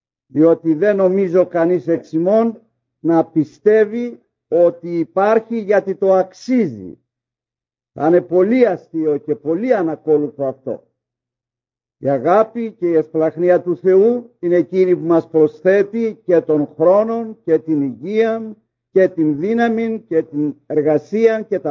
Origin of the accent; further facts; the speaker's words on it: Greece; εμείς σαν Έλληνες στη γλώσσα μας, το 17ο κεφάλαιο.